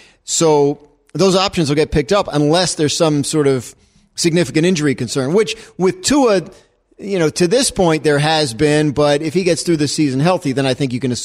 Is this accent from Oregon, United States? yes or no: no; New Jersey, United States; I grew up in New Jersey and I live in Connecticut. Like, I can handle cold weather.